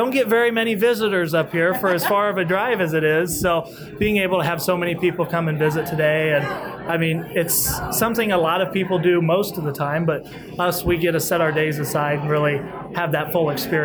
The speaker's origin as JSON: {"language": "English", "town": "Donnellson", "region": "Iowa", "country": "United States", "said": "I'm from Donelson, Iowa."}